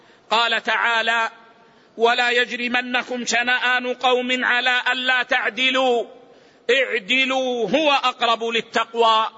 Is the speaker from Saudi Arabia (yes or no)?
yes; Saudi Arabia; فتعتني بلادنا السعودية عناية قصوى بحفظ أعراض الناس